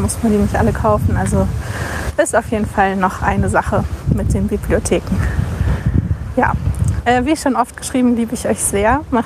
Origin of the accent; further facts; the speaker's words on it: Hamburg, Germany; Ich komme ja aus Hamburg.